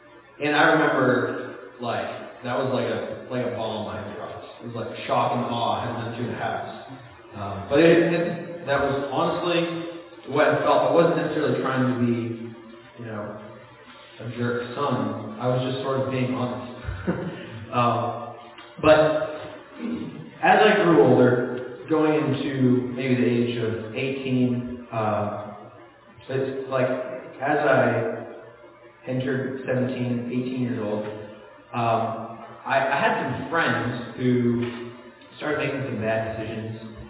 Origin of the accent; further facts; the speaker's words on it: Pennsylvania, United States; I grew up in Pennsylvania, and I remember driving to church 20 minutes.